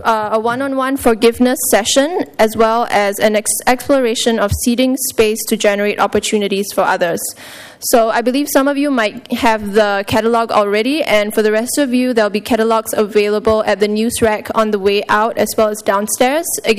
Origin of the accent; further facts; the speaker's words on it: Singapore; I'm from Singapore, and today I'm representing the graduate program at PSU in Art and Social Practice